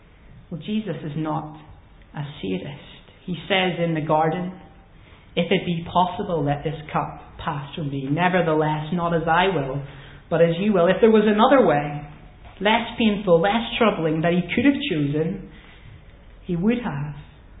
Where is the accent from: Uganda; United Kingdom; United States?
United Kingdom; And being British, well, at least I being British